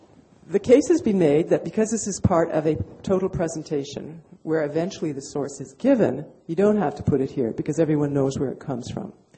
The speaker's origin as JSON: {"language": "English", "region": "Quebec", "country": "Canada", "tie": "born or raised there", "said": "I grew up here. I grew up in Quebec."}